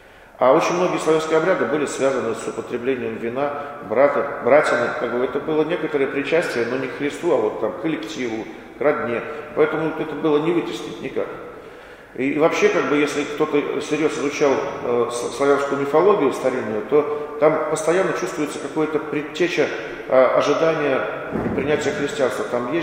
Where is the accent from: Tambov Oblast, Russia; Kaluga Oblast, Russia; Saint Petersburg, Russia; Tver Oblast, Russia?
Tver Oblast, Russia; Tver; У нас в Твери, вот, карел же очень много живет, я из Твери сам.